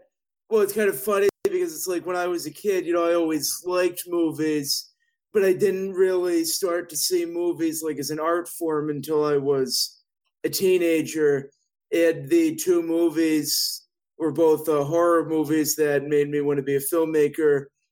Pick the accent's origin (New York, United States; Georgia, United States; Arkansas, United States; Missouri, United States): Missouri, United States; St. Louis; also born or lived in Florida; now in Chicago, United States; I grew up in St. Louis. I live in Chicago now.